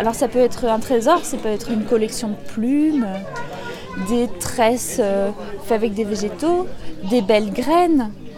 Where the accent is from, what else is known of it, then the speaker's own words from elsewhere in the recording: Bourgogne-Franche-Comté, France; Alors moi, je viens de Bourgogne, en France.